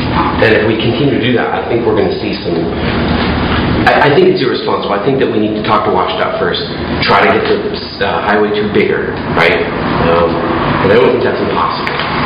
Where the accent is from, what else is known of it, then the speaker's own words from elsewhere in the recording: Snohomish, Washington, United States; I've lived here for a while. I grew up actually in Snohomish specifically